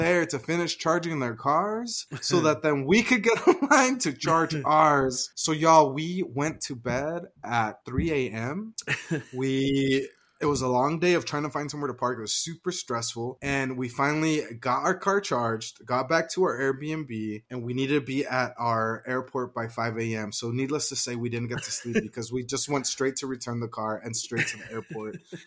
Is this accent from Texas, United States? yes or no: no; Idaho, United States; And we're like, oh, yeah, no, we're from Idaho.